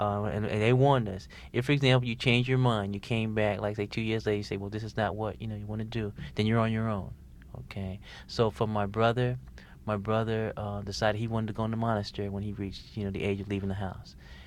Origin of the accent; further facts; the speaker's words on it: New York City, New York, United States; You know, when I grew up in the Bronx, I grew up in a Black and Puerto Rican neighborhood, but high school was spent in a predominantly Jewish and Italian high school.